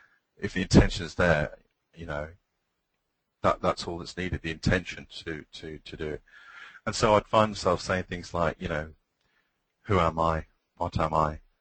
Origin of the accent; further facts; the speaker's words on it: West Midlands, United Kingdom; I'm from Warwickshire, UK. I'm 49 years of age